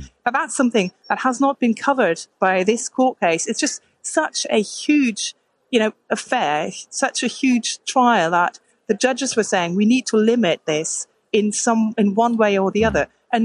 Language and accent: English; Germany; but also abroad, you know, in my home country, Germany